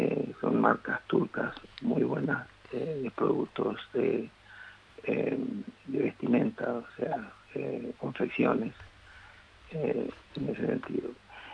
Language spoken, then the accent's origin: Spanish; Paraguay; Nosotros empezamos a conocer incluso a través de las telenovelas, la sociedad turca. E incluso a nosotros, como paraguayos, nos llama la atención